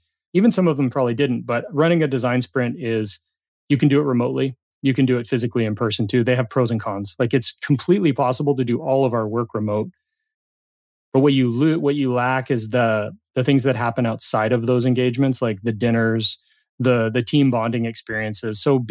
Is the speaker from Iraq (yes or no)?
no; California, United States; born or raised there